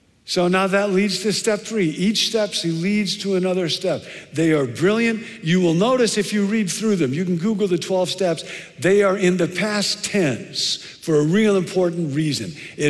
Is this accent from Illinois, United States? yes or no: yes; Rockford, Illinois, United States; Years ago, I was back in my hometown, Rockford, Illinois, getting a haircut, and I was in graduate school at the time